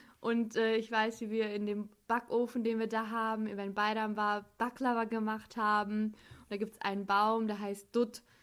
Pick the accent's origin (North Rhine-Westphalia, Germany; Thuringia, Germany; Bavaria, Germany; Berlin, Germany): North Rhine-Westphalia, Germany; Bielefeld; born there; ich bin in Bielefeld geboren, meine Wurzeln liegen in Devrek.